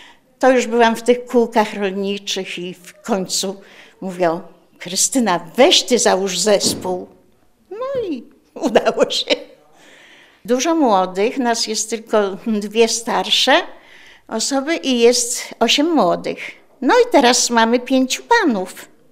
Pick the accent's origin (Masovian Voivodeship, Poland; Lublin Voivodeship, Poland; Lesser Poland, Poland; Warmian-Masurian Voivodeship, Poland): Lublin Voivodeship, Poland; Biszcza; moved away as an adult; a ja muszę się pani przyznać, że ja jestem stąd. Jestem z Biszczy.